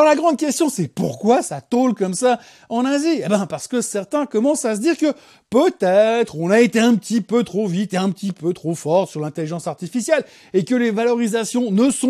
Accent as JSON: {"language": "French", "country": "Switzerland", "said": "et puis chez nous en Suisse"}